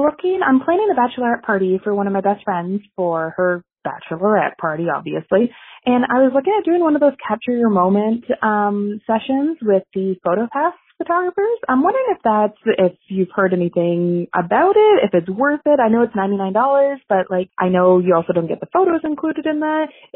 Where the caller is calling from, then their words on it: Toronto, Ontario, Canada; I'm calling from Toronto, Canada.